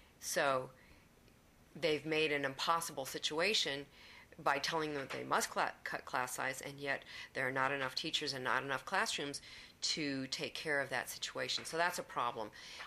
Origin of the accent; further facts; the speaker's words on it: California, United States; now in Atlanta, United States; Yeah, I'm a Californian, but this is my second trip to Georgia.